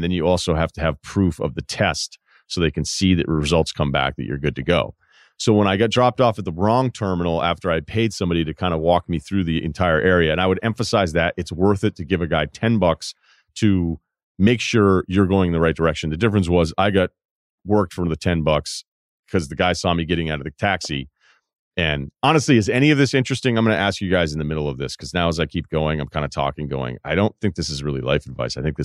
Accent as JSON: {"language": "English", "country": "United States"}